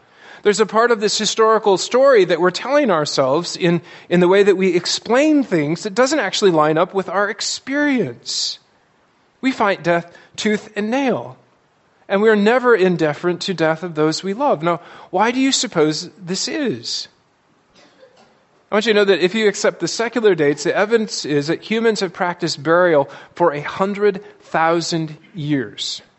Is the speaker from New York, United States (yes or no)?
no; Iowa, United States; now in Maryland, United States; I grew up in Iowa, and I thought I had been exposed to all possible variants of pollen, and then I came to Maryland.